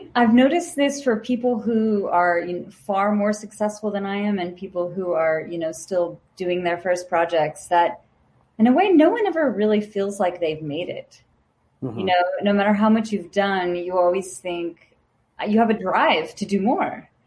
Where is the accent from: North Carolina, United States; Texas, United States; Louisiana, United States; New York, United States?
Louisiana, United States; And so when, you know, honestly, growing up in Louisiana, it didn't seem, and I know a lot of students in Guatemala might relate to this, but it didn't seem possible to work in the film industry